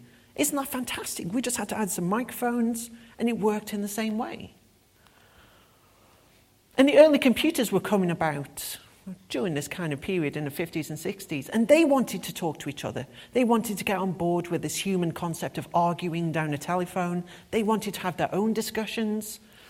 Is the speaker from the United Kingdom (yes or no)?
yes; United Kingdom; now in Berlin, Germany; I am actually British. I'm from here. But I'm also one of those British people who like really likes Europe.